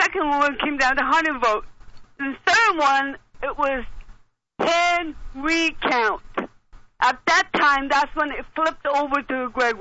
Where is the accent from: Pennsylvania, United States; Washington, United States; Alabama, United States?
Washington, United States; I'm from Snohomish County, okay?